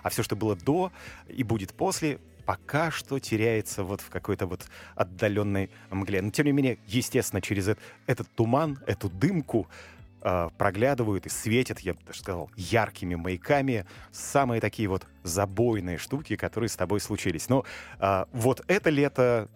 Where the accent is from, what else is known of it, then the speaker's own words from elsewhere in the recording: Urals, Russia; я изначально с Урала, я нормально, не из мерзливых